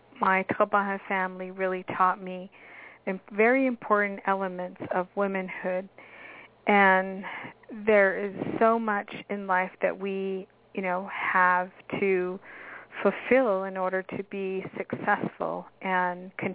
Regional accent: Tahotsoy, Arizona, United States; from as early as I can remember growing up in Tahotsoy, Arizona, I remember watching the women around me

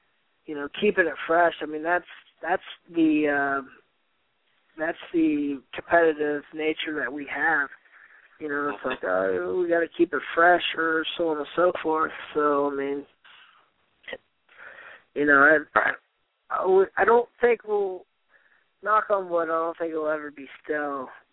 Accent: Dayton, Ohio, United States; Like, oh, I'm from Dayton, Ohio.

